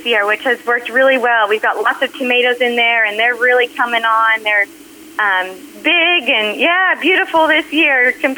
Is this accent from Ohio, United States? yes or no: yes; Ohio, United States; moved away as an adult; now in Oklahoma, United States; We moved from Ohio, where I grew up, to be close to Trevin's family.